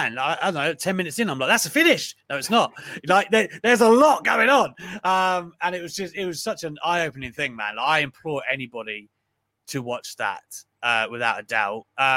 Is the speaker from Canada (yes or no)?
no; United Kingdom; it might just be because I'm British.